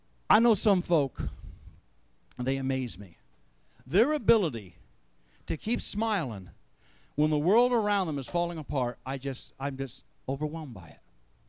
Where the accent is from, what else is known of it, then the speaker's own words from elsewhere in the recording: United States; Me, like a fool that I am, me being the American I am, had a whole pocket full of credit cards